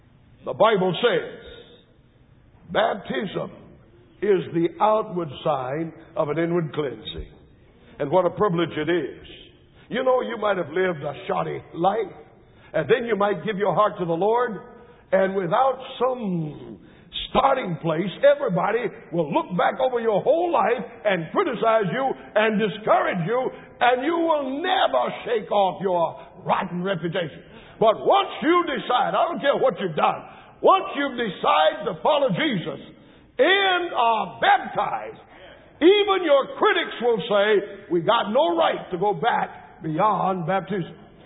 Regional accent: Washington, District of Columbia, United States; I come from Washington, D.C., where the worst team of the year was, and yet people assiduously wore their burgundy and gold to identify with the Redskins.

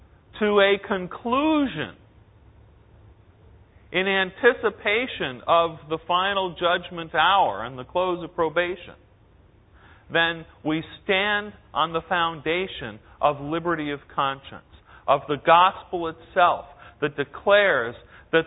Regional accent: New York, United States; I'm a New Yorker. You don't have to tell me.

